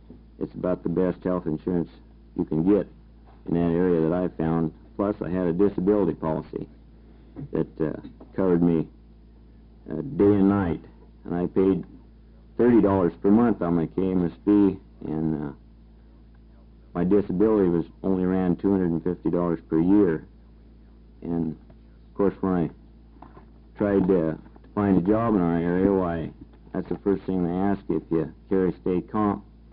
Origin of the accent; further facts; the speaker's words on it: Klamath Falls, Oregon, United States; I'm from Klamath Falls.